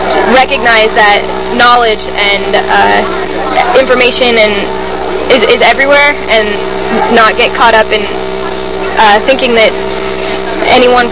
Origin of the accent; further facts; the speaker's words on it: San Francisco, California, United States; I'm from San Francisco, and I came all the way out to D.C.